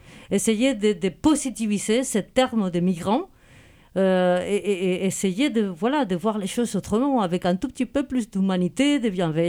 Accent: Spain; Je suis espagnole

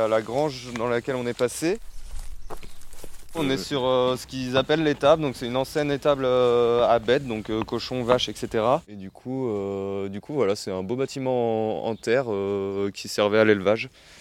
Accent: Redon, Brittany, France; avec Manu, on est quand même issus du sud de Rennes. Enfin, à la base, on est originaire de Redon même.

